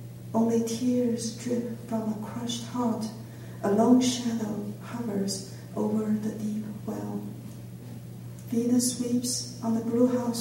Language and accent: English; China; I grew up in China during Mao's period